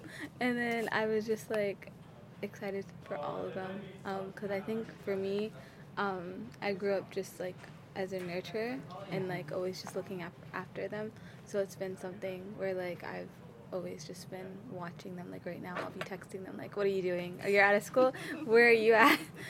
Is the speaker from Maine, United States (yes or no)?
yes; Lewiston, Maine, United States; also born or lived in Kenya / Tennessee; Because when we left Somalia and went to Kenya. Well, I was born in Kenya. My mom was Somalia and came to Kenya. And then we were first brought to Tennessee. And then I think we only stayed there for a year. And we came to Lewiston.